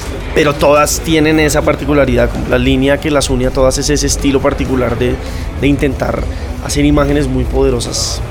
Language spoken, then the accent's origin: Spanish; Colombia; desde Colombia.